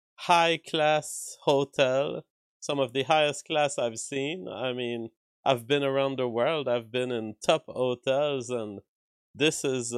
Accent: Canada; It's because I'm Canadian.

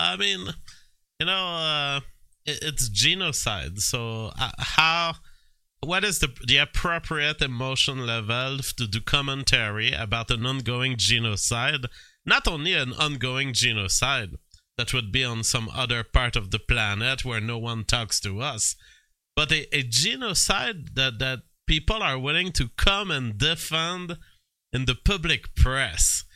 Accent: Canada; I have a passport, I'm a Canadian.

